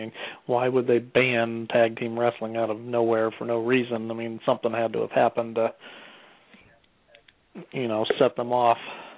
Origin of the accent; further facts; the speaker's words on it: Indianapolis, Indiana, United States; And we're from Indianapolis area.